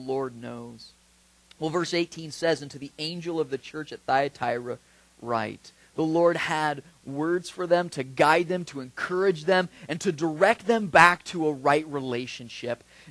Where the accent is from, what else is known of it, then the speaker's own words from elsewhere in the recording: Cottonwood, California, United States; also born or lived in Red Bluff; now in Chico, United States; And, I mean, I grew up in Cottonwood and Red Bluff. And you know, and the thing is does anybody know where Cottonwood is?